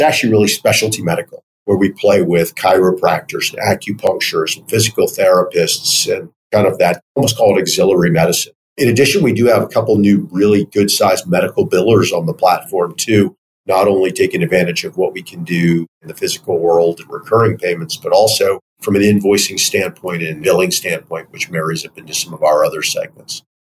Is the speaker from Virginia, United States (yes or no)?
yes; Virginia, United States; So I grew up in Northern Virginia, a suburb of Washington, D.C.